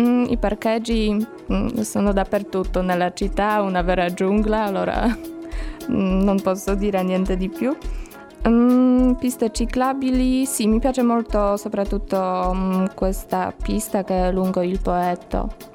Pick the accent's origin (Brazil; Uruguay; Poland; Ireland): Poland; Wrocław, Lower Silesian Voivodeship; Italian is a second language; moved away as an adult; now in Cagliari, Italy; Da Wrocław, Polonia.